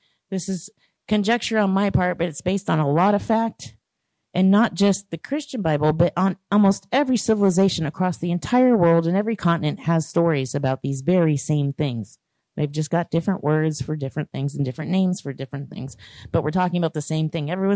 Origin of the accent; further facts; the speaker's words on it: Ohio, United States; I grew up in Ohio around the mounds.